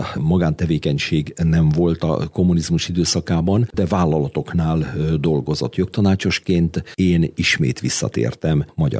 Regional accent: Kiskunhalas, Bács-Kiskun, Hungary; also born or lived in Transdanubia; Anyámmal is én ott születtem, de én kiskunhalasinak vallom magamat.

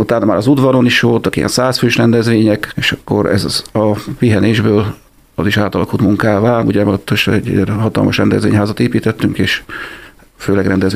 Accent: Bács-Kiskun, Hungary; Én igen, Halason születtem, Kiskomassán nőttem fel, és 18 éves koromban költöztem vissza ide Kiskohalasra.

